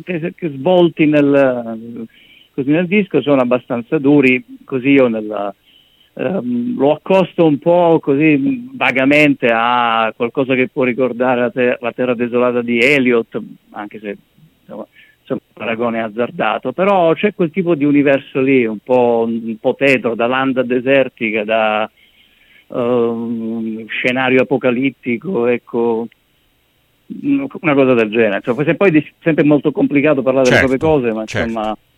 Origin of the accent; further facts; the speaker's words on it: Sicily, Italy; Sì, io sono siciliano